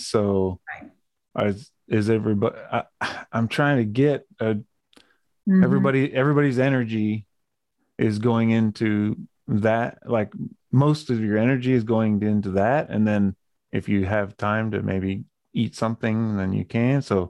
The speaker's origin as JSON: {"language": "English", "country": "Japan", "tie": "born or raised there", "said": "It's reminiscent to, for me, of growing up in Japan."}